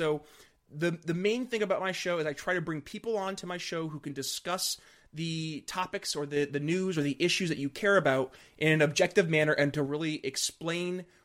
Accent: New York, United States; I'm from New York State and never has a third party candidate for running for governor really made that much.

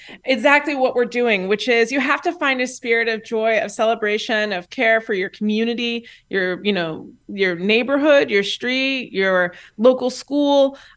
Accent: Indianapolis, Indiana, United States; I'm from Indianapolis, Indiana, and in the last presidential election cycle, I was out there standing.

